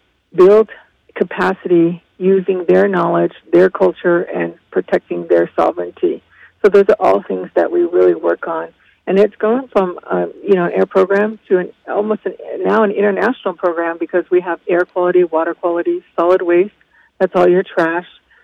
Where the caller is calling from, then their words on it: Flagstaff, Arizona, United States; So I come to you from Flagstaff, Arizona, and it's appropriate that I honor and do a line acknowledgement.